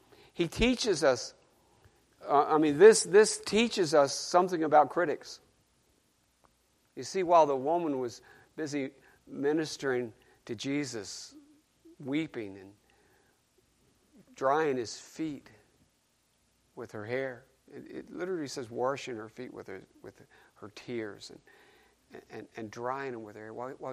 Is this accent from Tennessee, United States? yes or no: yes; Bristol, Tennessee, United States; in Bristol, Tennessee, my hometown.